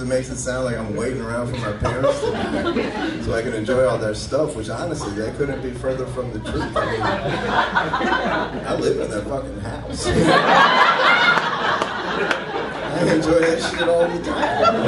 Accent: California, United States; I was born and raised in the Indian province of Silicon Valley.

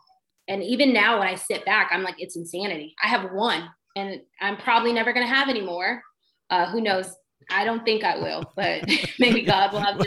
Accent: California, United States; I grew up in the San Fernando Valley. I was literally, my parents are from the hood, literally the hood.

